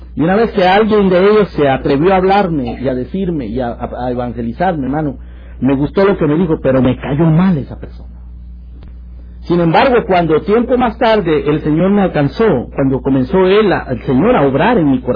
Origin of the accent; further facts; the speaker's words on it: Guatemala; Recuerdo que ahora que estuve en mi país, en Guatemala, hace relativamente poco tiempo